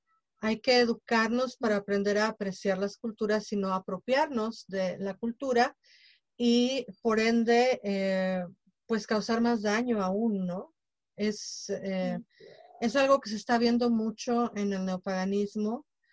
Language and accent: Spanish; Mexico City, Mexico; no dancé o no hice las prácticas de mis ancestros, porque en el Distrito Federal de donde yo soy, ya estaba muy, muy perdida la usanza, ¿no? La cultura. Uh-huh. Pero eso no quiere decir que no seamos nativos.